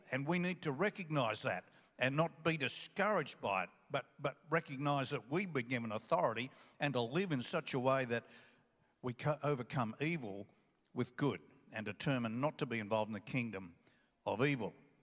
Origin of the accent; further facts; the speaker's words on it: Australia; But I'm Australian. I want to be Australian. I want to act like an Australian, and I want to represent Australia to other nations.